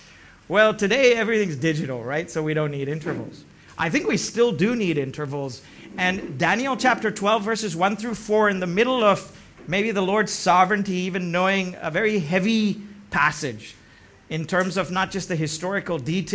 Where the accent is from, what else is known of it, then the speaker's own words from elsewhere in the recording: Pune, Maharashtra, India; And I grew up in Bishop School and Anglican School in Pune, where we used to have Friday movie nights.